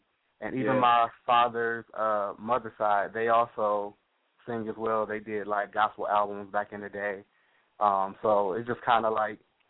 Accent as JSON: {"language": "English", "town": "Detroit", "region": "Michigan", "country": "United States", "tie": "born there", "said": "Well, as you said, I was born in Detroit. I started singing at the age of 3, I think."}